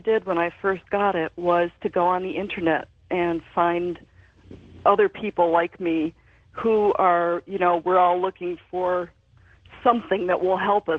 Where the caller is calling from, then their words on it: Oregon, United States; Hi, George. … I'm calling from Oregon.